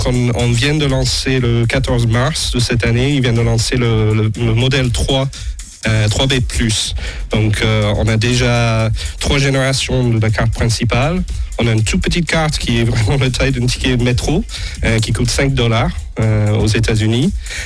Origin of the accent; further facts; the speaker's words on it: Provence-Alpes-Côte d'Azur, France; Moi je viens du Vaucluse, donc du Grand Sud.